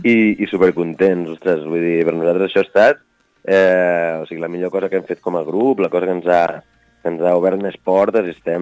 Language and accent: Catalan; Barcelona, Catalonia, Spain; som tres amics de Barcelona, no?